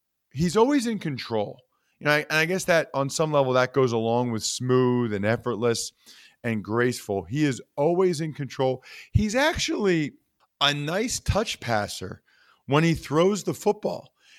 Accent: Reading, Pennsylvania, United States; I'm from Reading, so I'm fully aware of what he did against Berks Catholic.

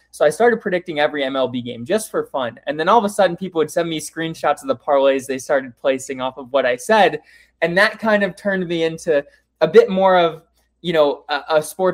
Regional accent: California, United States; I'm from Southern California, grew up playing sports, big sports fan.

